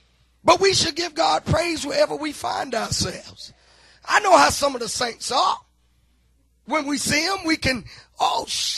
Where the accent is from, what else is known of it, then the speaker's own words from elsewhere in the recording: the South, United States; born there; I was born in the South. I played with mud pies, and some of you have too.